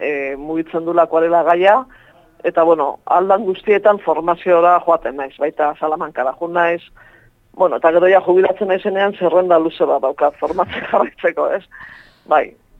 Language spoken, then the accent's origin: Basque; Zumarraga, Basque Country, Spain; also born or lived in Urretxu; bai zumarratara eta bai urretxuarra sentitzen nahi, zentzuten badirate, kriston borroka jasoko du gero